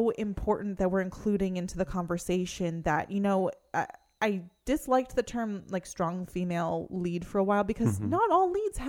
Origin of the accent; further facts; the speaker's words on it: Pennsylvania, United States; I remember when I was a really little girl growing up in Pennsylvania